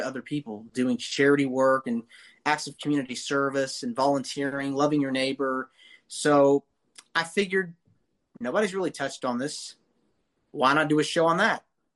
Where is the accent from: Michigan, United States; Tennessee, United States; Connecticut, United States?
Tennessee, United States; Nashville; And then I'm from Nashville, Tennessee.